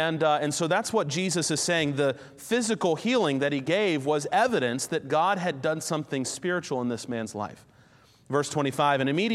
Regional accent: Raleigh, North Carolina, United States; I grew up in Raleigh, and we now pastor in Hillsboro, North Carolina, which is about 45 minutes from where I grew up.

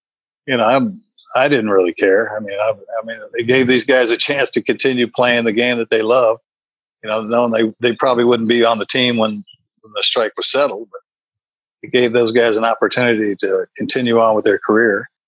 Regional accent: California, United States; now in Arizona, United States; Like I said, I grew up in California. I live here in Arizona now. I don't like cold weather.

